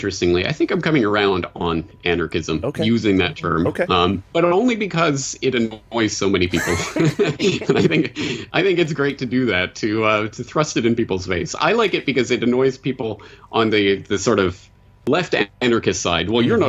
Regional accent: Alberta, Canada; I grew up in Alberta, which is the Texas of the North

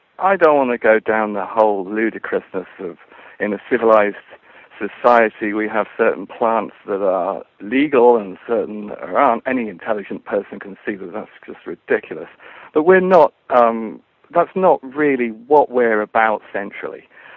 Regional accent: Midlands, United Kingdom; I grew up in Britain, and I'm just a typical supermarket kid from the 70s, really. And I grew up in a typical housing estate in the Midlands

